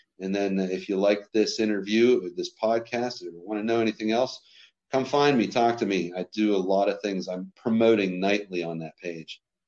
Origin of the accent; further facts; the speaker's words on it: Scottdale, Pennsylvania, United States; Then the following weekend, I'll be at my hometown for Scottsdale Summer Concert Series.